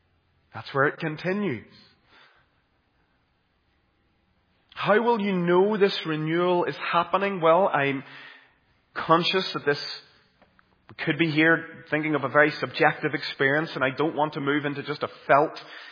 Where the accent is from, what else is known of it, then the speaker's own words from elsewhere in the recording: Caledon, Northern Ireland, United Kingdom; I remember growing up in Caledon and County Tyrone and being brought to all these little tent missions around the countryside when I was young.